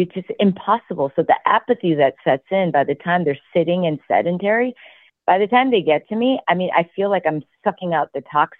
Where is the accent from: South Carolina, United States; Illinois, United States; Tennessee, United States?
Illinois, United States; Chicago; born there; I was born in Chicago, but of course of Korean descent